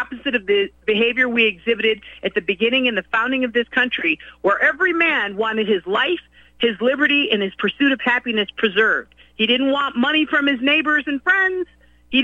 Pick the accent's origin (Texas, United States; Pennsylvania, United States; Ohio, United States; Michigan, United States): Ohio, United States; Beechwood; but I was raised in Beechwood, Ohio.